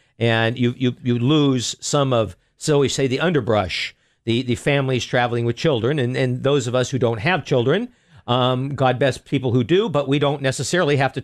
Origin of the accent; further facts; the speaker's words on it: Sacramento, California, United States; But of course, we're all from Sacramento, and we were coming back here for 2 weeks of ick or 2 months of ick.